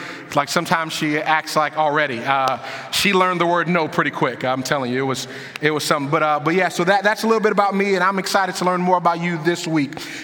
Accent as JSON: {"language": "English", "town": "New Orleans", "region": "Louisiana", "country": "United States", "tie": "born or raised there", "said": "I was born and raised in New Orleans. My dad's been a pastor for 30 years, and I've just loved growing under his ministry."}